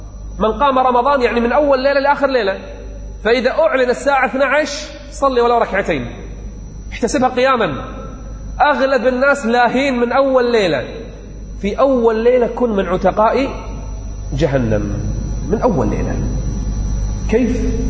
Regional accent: Kuwait; أنا ما سمعت عندنا في الكويت، في الكويت فيه 3 أجزاء كل 10 أيام ختمة

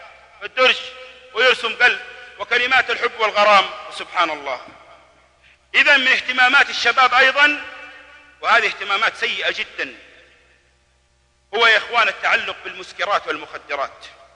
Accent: Jeddah, Makkah Province, Saudi Arabia; مرة من المرات دخلت أحد الأحياء عندنا في جدة

